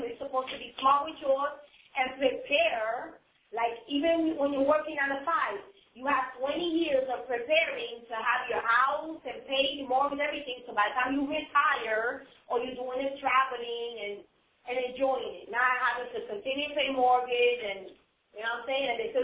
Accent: Paterson, New Jersey, United States; I'm from Patterson.

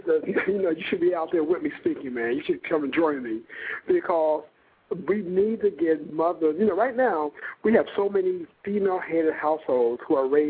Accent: Springfield, Ohio, United States; Yeah. I grew up in Springfield. That's where I grew up.

